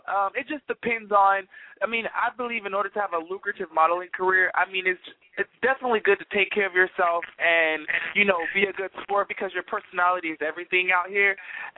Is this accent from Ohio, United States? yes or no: no; Dallas, Texas, United States; also born or lived in Atlanta, Georgia; now in Los Angeles, United States; So Dallas / Atlanta, Georgia, you know, I grew up in those 2 cities. So I'm a Southern